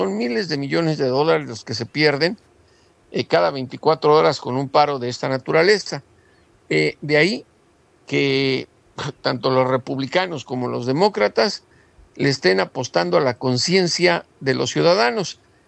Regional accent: Mexico; A mí como mexicano me ofendieron.

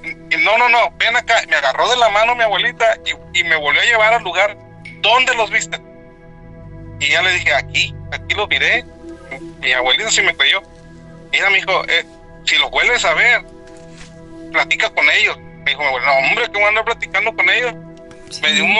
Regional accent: Sonora, Mexico; nosotros, como somos de ahí de Sonora

